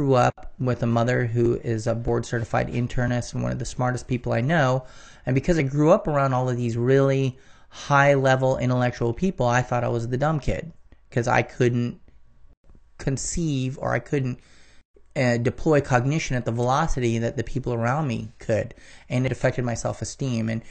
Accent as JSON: {"language": "English", "country": "Philippines", "said": "I'm a Filipino."}